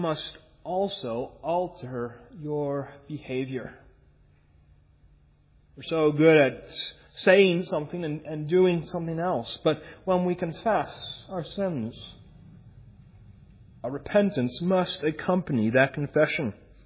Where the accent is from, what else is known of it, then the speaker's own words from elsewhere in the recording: Canada; As a Canadian, I'm too often inclined to that.